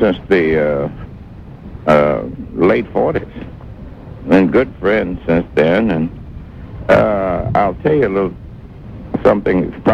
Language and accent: English; Mississippi, United States; And you know I'm from Mississippi and I always carry a little flag. I'm from Mississippi, y'all.